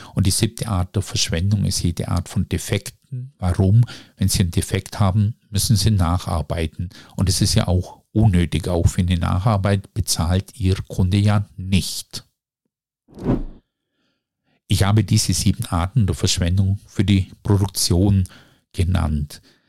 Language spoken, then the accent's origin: German; Baden-Württemberg, Germany; ich bin Schwabe und als Schwabe heben wir alles auf.